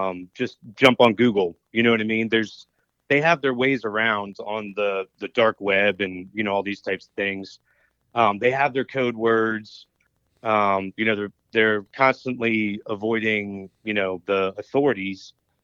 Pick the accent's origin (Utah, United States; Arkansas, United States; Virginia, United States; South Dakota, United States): Virginia, United States; I was born and raised in the DC area, Northern Virginia, and was a product of the Catholic education system